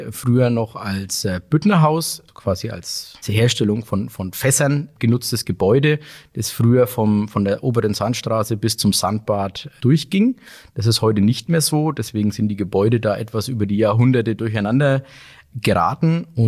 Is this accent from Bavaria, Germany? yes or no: yes; Bamberg, Bavaria, Germany; Ich bin Mitinhaber der Bamberger Ahornderbräu und bin auch gebürtiger Bamberger, wohne in Bamberg und liebe Bamberg und Bier.